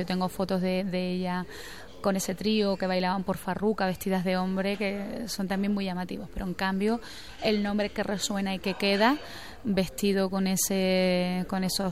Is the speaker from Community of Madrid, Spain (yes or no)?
no; Canary Islands, Spain; born there; yo nací en Canarias y aunque me he criado con mi abuela